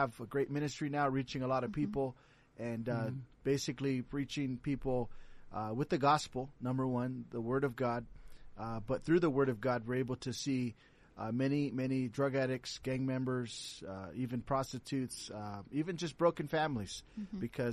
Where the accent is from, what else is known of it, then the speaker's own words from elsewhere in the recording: United States; accent: American; moved away; I originally come from the States, obviously, as you can hear my accent, probably.